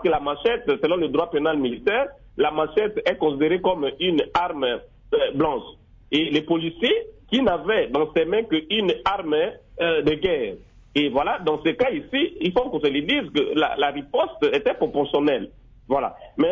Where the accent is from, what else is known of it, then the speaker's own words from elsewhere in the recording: Mbandaka, Équateur, DR Congo; même chez nous à l'Équateur, en Bandaka